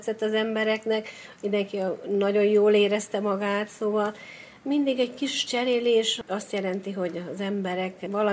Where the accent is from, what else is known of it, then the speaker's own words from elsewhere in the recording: Hungary; Úgy érzem, magyar vagyok